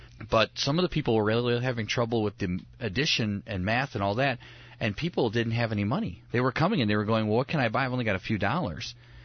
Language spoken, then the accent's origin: English; Midwest, United States; But we heard the hurricane was coming, and we're from the Midwest, so we don't know what that means.